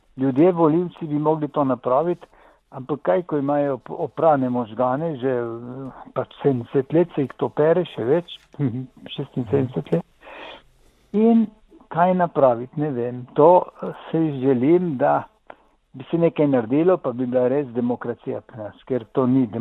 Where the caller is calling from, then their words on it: Koper, Coastal–Karst, Slovenia; iz Kopra. Zelo sem vesel, ko poslušam svojega nekdanjega sošolca iz Vipave